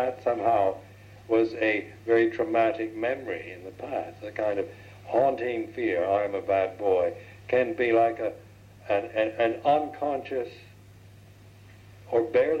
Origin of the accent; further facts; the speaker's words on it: United States; born there; Say, I am a Buddhist monk. I was born in the United States. I am abbot of Amravati.